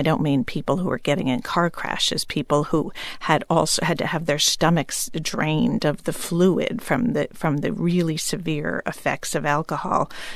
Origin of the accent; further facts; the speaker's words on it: Hamden, Connecticut, United States; now in McLean, United States; I'm from Hamden, Connecticut, but I live in McLean, Virginia now